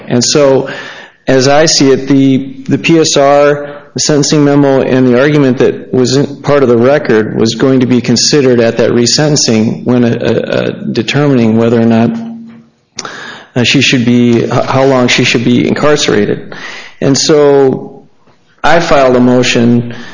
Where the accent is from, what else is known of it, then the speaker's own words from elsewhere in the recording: Madison, Wisconsin, United States; May it please the court … I'm from Madison.